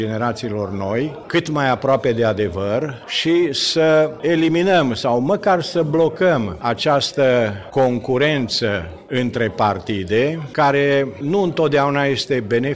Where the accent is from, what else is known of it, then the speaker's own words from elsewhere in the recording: Transylvania, Romania; Doi suntem ardeleni jet-beget, unul moldovean ardelenizat.